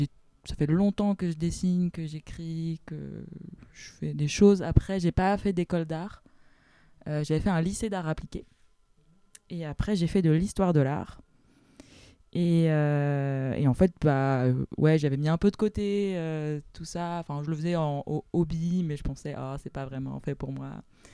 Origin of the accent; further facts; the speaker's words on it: Nantes, Pays de la Loire, France; De Nantes.